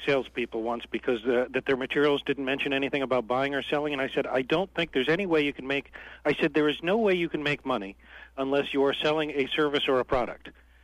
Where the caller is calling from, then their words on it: Albany, New York, United States; I'm calling from beautiful downtown Albany, New York.